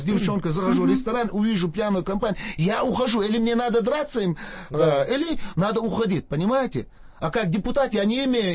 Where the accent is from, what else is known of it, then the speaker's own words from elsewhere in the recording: Gudermes, Chechnya, Russia; Вот я родился, жил в Гудермесе, город. Это был... Большинство жили русские, итерские казаки.